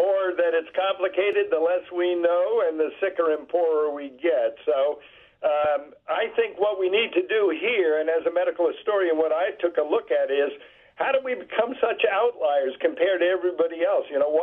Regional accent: Fort Lee, New Jersey, United States; Well, I grew up in Fort Lee, right across the bridge.

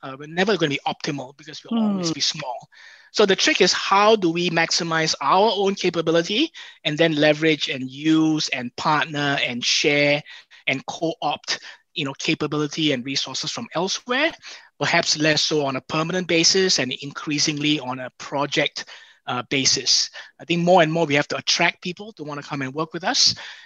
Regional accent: Singapore; being a Singaporean

